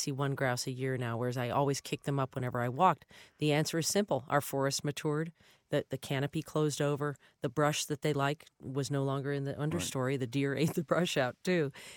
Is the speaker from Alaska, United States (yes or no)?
no; Richmond, Virginia, United States; I grew up in Richmond, Virginia, and I miss mockingbirds terribly, too.